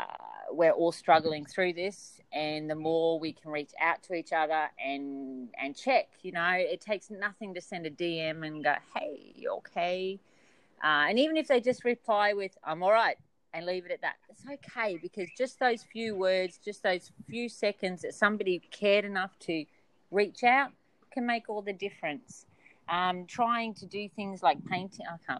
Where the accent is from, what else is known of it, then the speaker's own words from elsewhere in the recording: Australia; I'm going to call it the Rona because I'm Aussie